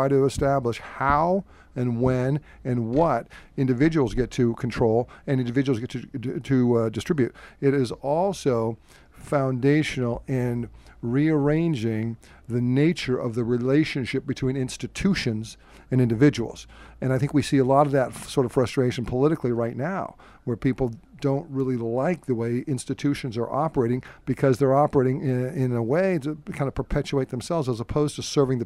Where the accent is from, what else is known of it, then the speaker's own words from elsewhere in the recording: Seattle, Washington, United States; I'm from Seattle originally. Came back out to Seattle in 92.